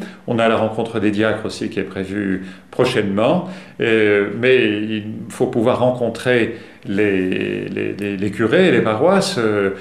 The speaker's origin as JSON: {"language": "French", "town": "Montpellier", "region": "Occitanie", "country": "France", "tie": "born there", "said": "Donc les circonstances ont fait que je suis né à Montpellier, que j'ai fait mes études là-bas, et que j'y suis très, très attaché, notamment à la Méditerranée."}